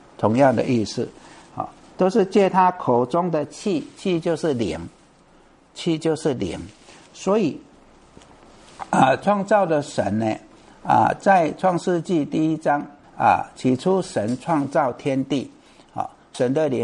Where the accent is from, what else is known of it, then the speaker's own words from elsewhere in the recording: Taiwan; 我小时候住在淡水河边， 淡水河边，那时候还没有这些什么截弯取直啊，这些还没有提防的时候，那涨潮跟落潮是很明显的